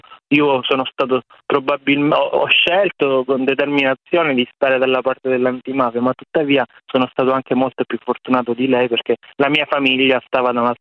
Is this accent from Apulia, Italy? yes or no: no; Reggio Calabria, Calabria, Italy; Io sono calabrese, vengo da Reggio Calabria, siamo quasi coetanei, sono un paio d'anni più grandi di lei